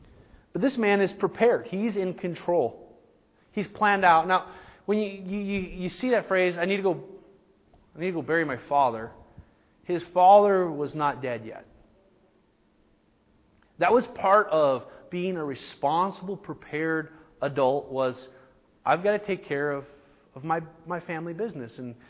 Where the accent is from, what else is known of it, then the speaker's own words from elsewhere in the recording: United States; I mean, we grew up in America, the American dream